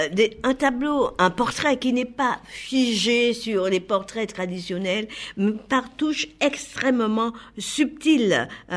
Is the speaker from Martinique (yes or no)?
yes; Martinique; cette mentalité insulaire que je trouve aussi bien chez moi en Martinique qu'à La Réunion.